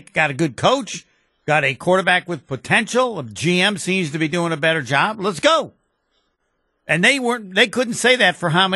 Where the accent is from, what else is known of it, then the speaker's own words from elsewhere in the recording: Wisconsin, United States; Dude, you better know this because I'm from Wisconsin, the University of Wisconsin.